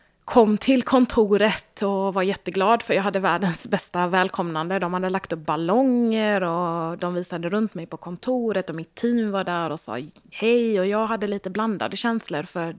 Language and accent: Swedish; Sweden; Vi har ett indiskt påbrå. Jag är född och uppvuxen i Sverige, men mina föräldrar är från Indien.